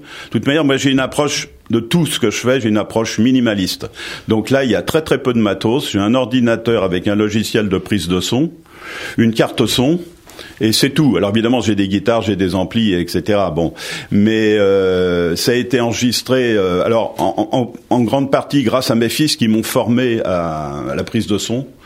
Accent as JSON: {"language": "French", "town": "Saint-Leu-la-Forêt", "region": "Île-de-France", "country": "France", "tie": "born or raised there", "said": "quand j'étais enfant à Saint-Leu-la-Forêt, parce que je suis plus Saint-Loupien qu'Hermontois en fait"}